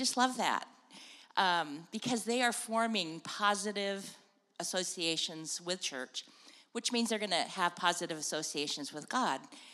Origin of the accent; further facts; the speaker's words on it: California, United States; And I grew up in California in the 50s and 60s.